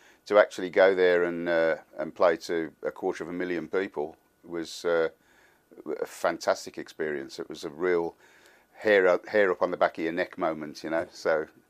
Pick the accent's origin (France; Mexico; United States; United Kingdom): United Kingdom; Birmingham, West Midlands; I saw him perform live in Birmingham, my hometown, in 1976